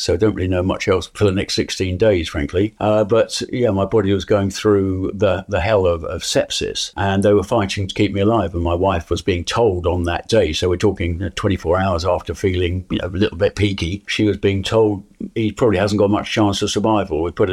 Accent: Medway Towns, South East England, United Kingdom; But yes, I was born and raised in and around the Medway Towns, as were my parents. They came from the Medway Towns as well. So yeah, a few generations here.

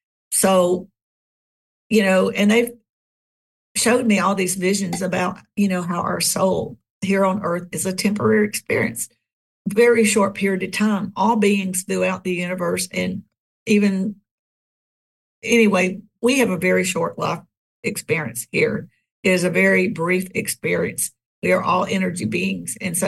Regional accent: the South, United States; because I grew up in the Bible Belt in the South, and these things were not topics of conversation

